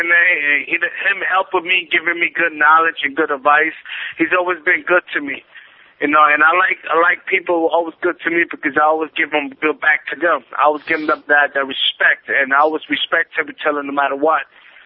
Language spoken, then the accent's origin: English; Brooklyn, New York, United States; You know, I'm from Brooklyn. Nobody can put my brain on a scramble.